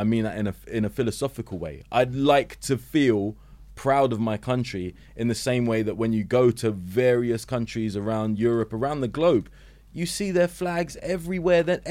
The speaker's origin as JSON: {"language": "English", "country": "United Kingdom", "said": "I'm proud to be British. I love being British. I've always felt that way, you know? Despite being an ethnic minority even, I love being British"}